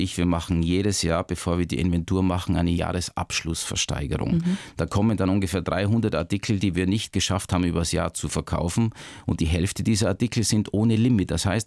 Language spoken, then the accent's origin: German; Austria; wir haben Kirschen gepflückt oder Spargel gestochen und die Flohmärkte, die hießen bei uns in Österreich früher Fetzenmärkte, weil es da auch Fetzen, also Klamotten gab